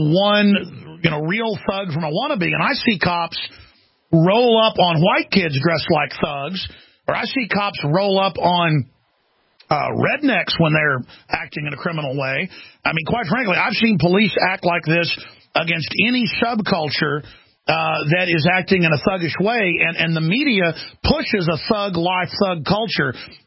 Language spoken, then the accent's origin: English; Dallas, Texas, United States; Well, just growing up in Texas and growing up in Dallas